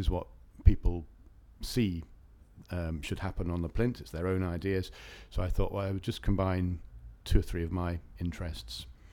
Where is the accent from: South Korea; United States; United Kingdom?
United Kingdom; Nailsworth, South West England; I'm 51 and I'm from Nailsworth in Gloucestershire.